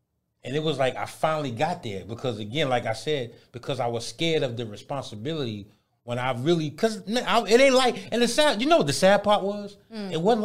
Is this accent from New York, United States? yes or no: yes; New York, United States; York. I'm from the NY.